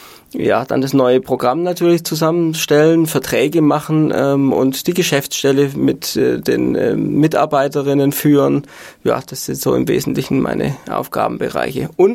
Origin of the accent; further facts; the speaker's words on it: Baden-Württemberg, Germany; ich komme aus Hohenlohe ursprünglich und habe in Künzelsau Kultur- und Freizeitmanagement studiert